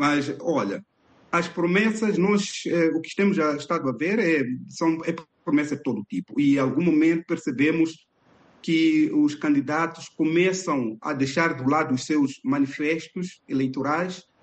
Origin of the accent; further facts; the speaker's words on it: Mozambique; como um bom moçambicano que também está preocupado com esta problemática